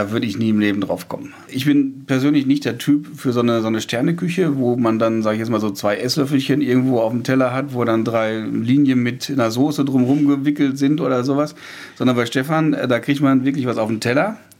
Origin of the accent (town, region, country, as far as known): Lüdenhausen, North Rhine-Westphalia, Germany